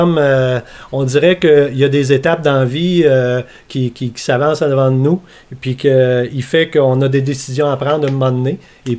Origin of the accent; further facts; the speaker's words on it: Lyster, Quebec, Canada; moi, je suis natif de Lister. … … Je suis l'aîné d'une famille de 6 enfants.